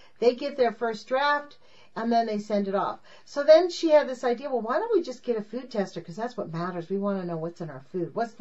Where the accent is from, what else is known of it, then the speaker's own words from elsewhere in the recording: California, United States; He's from New York and I'm from California.